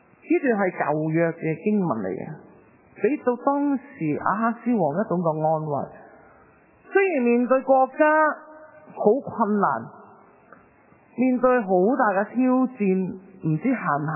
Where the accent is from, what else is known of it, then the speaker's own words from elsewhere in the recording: China; 我哋中國人都好重視農曆新年